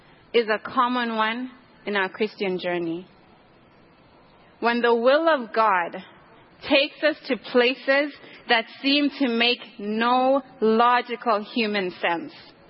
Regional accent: Eswatini; Growing up in Swaziland

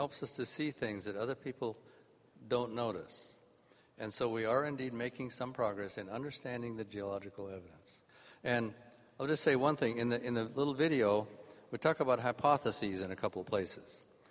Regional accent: Loma Linda, California, United States; I'm from Loma Linda.

